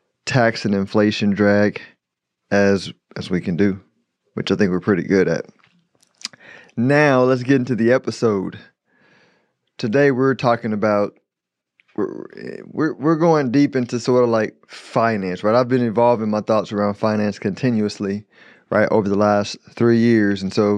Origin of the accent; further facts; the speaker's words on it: Houston, Texas, United States; Dallas has zoning way more than Houston. I grew up in Houston.